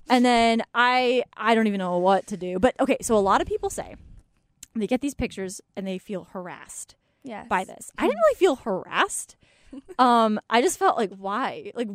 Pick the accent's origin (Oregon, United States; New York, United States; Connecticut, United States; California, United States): Connecticut, United States; Killingworth; is from my hometown, Killingworth, Connecticut.